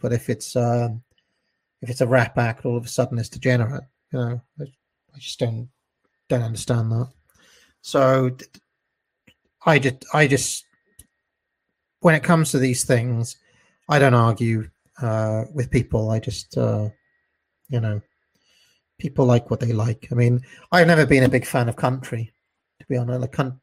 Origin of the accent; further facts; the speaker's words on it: London, United Kingdom; I'm from South London.